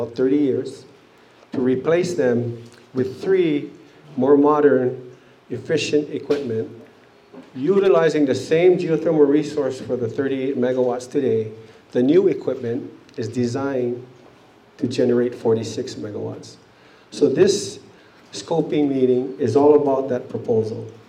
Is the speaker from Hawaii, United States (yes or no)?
yes; Hawaii, United States; now in Big Island, United States; So I grew up actually on Oahu, on the North Shore side, moved to Big Island.